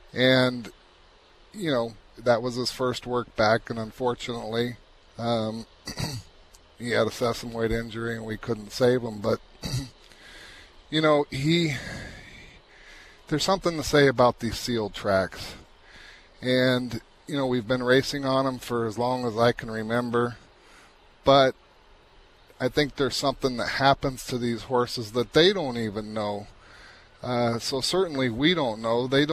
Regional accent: Seattle, Washington, United States; Yes, I grew up in the Seattle area, and my dad was a trainer at Long Acres and grew up with racing at Long Acres

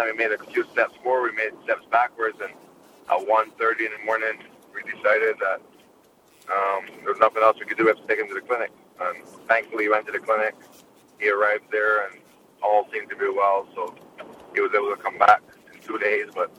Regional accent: Barbados; I remember growing up in Barbados watching Sweet Alex in those races

